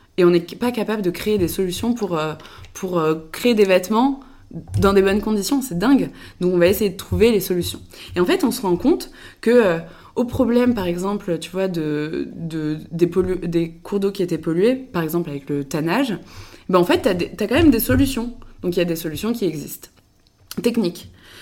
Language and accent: French; Le Mans, Pays de la Loire, France; also born or lived in Paris / Angers / Toulouse; Moi, je suis née à Paris, mais non, je suis après partie avec ma famille, on est parti au Mans. Donc j'ai fait une grande partie de mon enfance au Mans. J'ai fait mon lycée à Angers